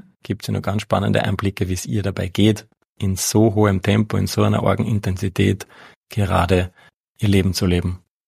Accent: Ried im Innkreis, Upper Austria, Austria; Wir sind beide im Innviertel in Ried aufgewachsen

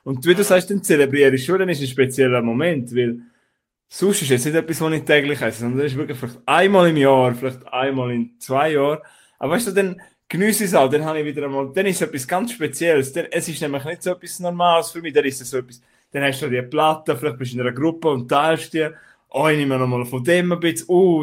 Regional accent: Switzerland; wir sind ja alle Schweizer, die dazu hören

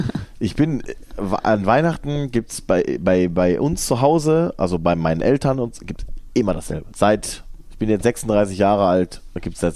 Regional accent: Hamm, North Rhine-Westphalia, Germany; ich bin ja da aufgewachsen in der Nähe, in Hamm.

